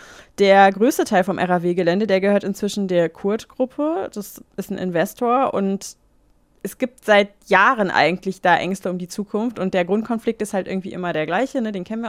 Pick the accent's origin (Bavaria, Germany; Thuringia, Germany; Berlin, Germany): Berlin, Germany; ich komme ja aus Berlin